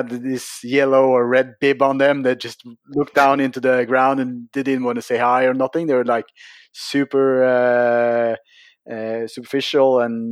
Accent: Norway; We're from Norway. We try to be friendly to everyone.

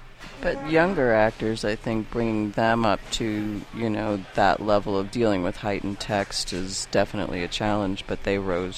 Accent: Stratford, Connecticut, United States; Stratford, Connecticut, which is, that's what prompted John Barton when we were working in Stratford, which is my hometown, and we were reopening the Stratford Festival Theater there.

